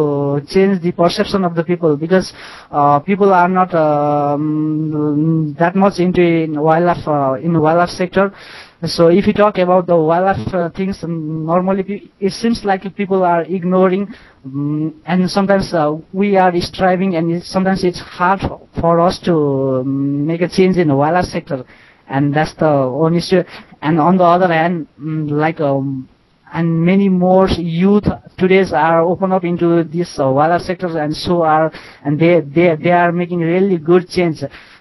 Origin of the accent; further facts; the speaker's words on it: Nepal; from Nepal.